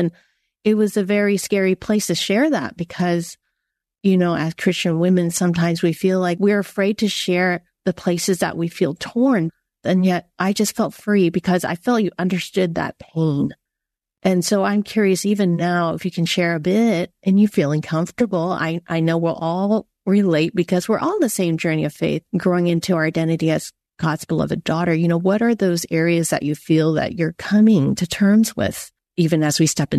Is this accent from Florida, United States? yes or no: no; San Francisco, California, United States; Because you grew up in Croatia, and I grew up in San Francisco, Chinatown, and yet I just felt seen by you.